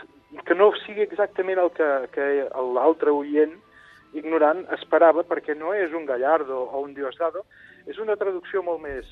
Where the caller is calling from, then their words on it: Manlleu, Catalonia, Spain; aquí de Manlleu